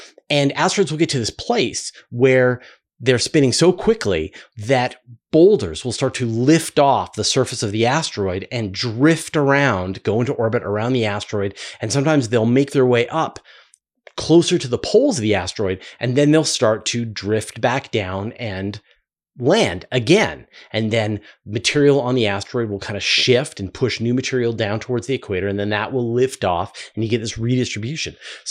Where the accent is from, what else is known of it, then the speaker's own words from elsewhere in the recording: Canada; And it's even as a Canadian trained in, you know, the metric system, I mess those up.